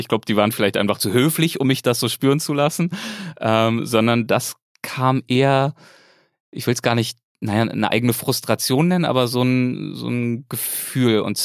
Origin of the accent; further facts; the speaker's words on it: Berlin, Germany; eher behütet aufgewachsen bin in Berlin. Mutter Erzieherin, Vater Polizist